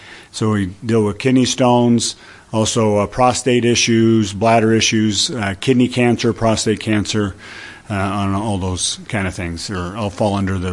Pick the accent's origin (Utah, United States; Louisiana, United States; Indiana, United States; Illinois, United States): Utah, United States; Salt Lake City; also born or lived in New York; So I grew up there in Salt Lake, went to BYU, and then I was in New York for medical school and residency, and then came back to Salt Lake, and I've been back there over 15 years.